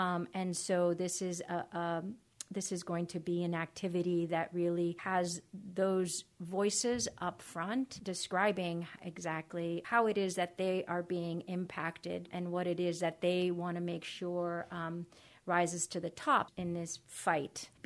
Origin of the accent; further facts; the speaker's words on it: Costa Rica; I'm originally from Costa Rica, and I grew up with a deep, deep appreciation, and a deep love, and a deep comfort in nature.